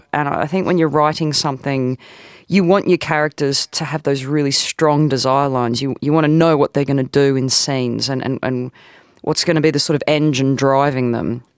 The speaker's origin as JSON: {"language": "English", "town": "Newcastle", "region": "North East England", "country": "United Kingdom", "tie": "born or raised there", "lives_now": "London, United Kingdom", "said": "Well, I mean, I grew up in Newcastle. So I lived in Newcastle for 18 years. And then I've lived in London for 19 years."}